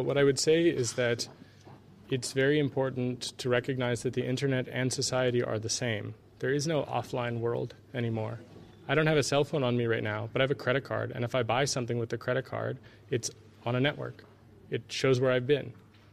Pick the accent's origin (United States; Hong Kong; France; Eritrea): United States; And you're right, I come from America, and my country is far more messed up than Denmark.